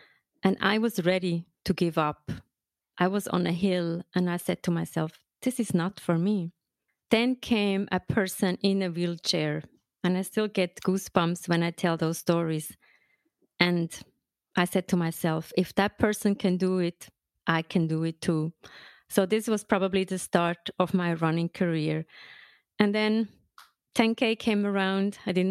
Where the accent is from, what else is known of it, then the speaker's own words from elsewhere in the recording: Switzerland; now in New York, United States; So I grew up in Switzerland, 20 minutes away from the mountains, the skiing mountains.